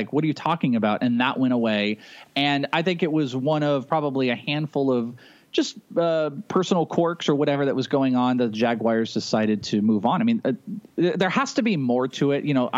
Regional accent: Arizona, United States; I'm from Arizona.

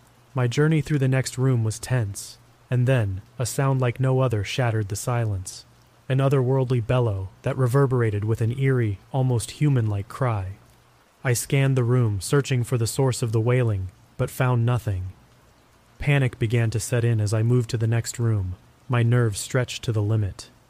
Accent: Omaha, Nebraska, United States; Growing up in Omaha, I often heard tales of South Omaha's past

